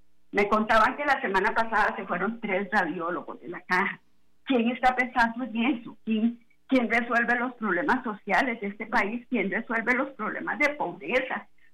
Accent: Costa Rica; Entonces, ¿qué es lo que nosotros como costarricenses, yo pienso que es lo que tenemos que hacer?

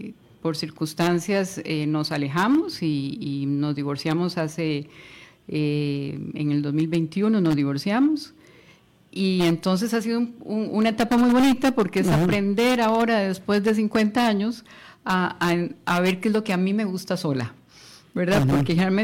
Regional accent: Escazú, San José, Costa Rica; moved away; also born or lived in Bolivia; en Escazú, nosotros, uh-huh, somos brujos, uh-huh, en Escazú. Ahí crecimos, estudié en el Colegio del Pilar

